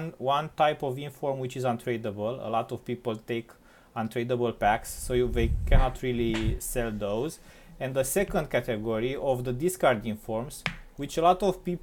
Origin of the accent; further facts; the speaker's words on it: Romania; because I'm from Romania, are three Romanian players who have an inform in the game.